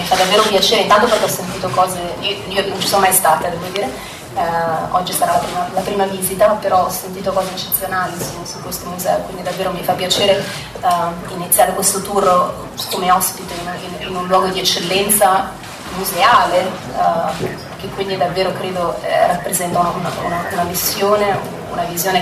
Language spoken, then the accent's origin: Italian; Malé, Trentino-Alto Adige, Italy; Con il Trentino è evidente ho un legame forte, sono cresciuta in Trentino, in Val di Sole, a Malé.